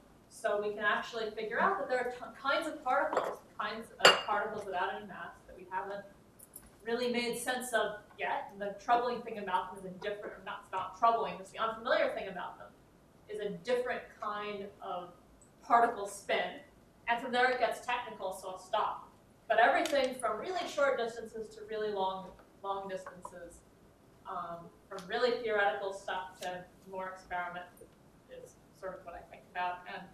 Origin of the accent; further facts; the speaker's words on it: Boulder, Colorado, United States; now in Waterloo, Canada; I grew up in Colorado, to become Boulder.